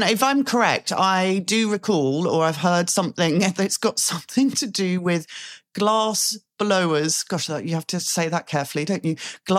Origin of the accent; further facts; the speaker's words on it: United Kingdom; So as a Brit, I've been brought up with miles and pints and feet and inches, etc., as my units of measurement.